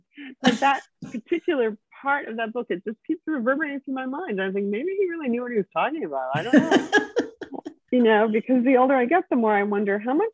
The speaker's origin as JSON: {"language": "English", "region": "Maine", "country": "United States", "said": "I just feel like, oh, I'm really from Maine, and obviously worked very hard to get out, and now I'm back."}